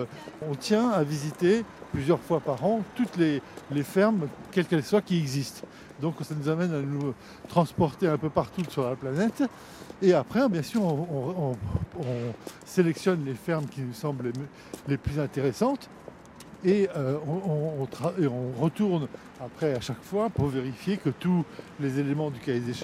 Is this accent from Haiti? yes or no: no; Paris, Île-de-France, France; Moi, je suis né en France, je suis français avant tout et parisien.